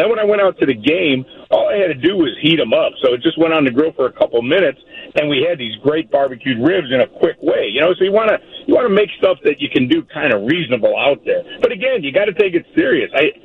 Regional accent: Chicago, Illinois, United States; We are all from Chicago.

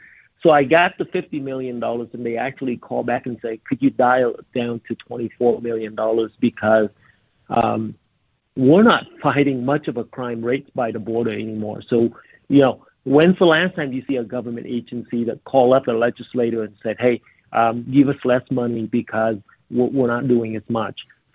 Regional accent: Vietnam; You know, like I was growing up in Vietnam, I can tell you, I've seen things that are absolutely horrible that no child should ever see.

